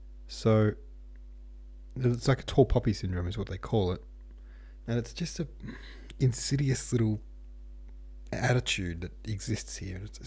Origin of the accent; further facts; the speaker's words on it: United States; we're generally not having a great time now in America. I'm American, but to be honest, if I were Canadian, I would have a feeling of smug superiority 105% of the time.